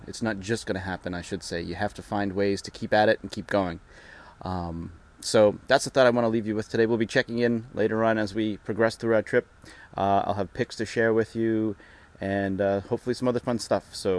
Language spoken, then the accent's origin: English; Massachusetts, United States; Massachusetts is my hometown, if you didn't know already.